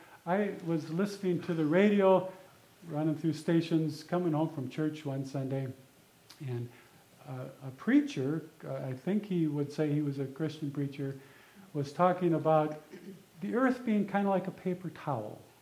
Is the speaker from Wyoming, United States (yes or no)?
no; Arizona, United States; I'm from Arizona, and this is just sort of a recent book on water. Of course, we have water issues in Arizona.